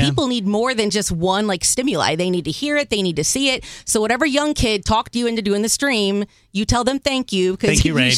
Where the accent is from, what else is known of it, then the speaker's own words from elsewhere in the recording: Granite City, Illinois, United States; So because I was born and raised right around here. Well, I'm from Granite City. We're both Illinois